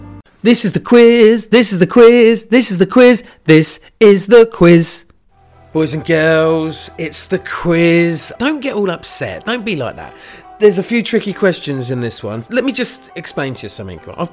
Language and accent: English; United Kingdom; See, that's because I'm British, though.